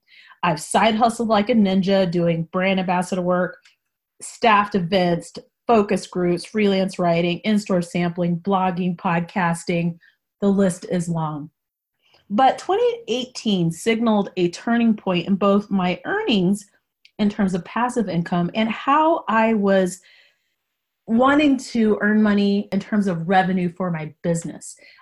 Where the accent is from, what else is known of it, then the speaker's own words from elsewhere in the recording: Boulder, Colorado, United States; When I was a little girl growing up in Boulder, Colorado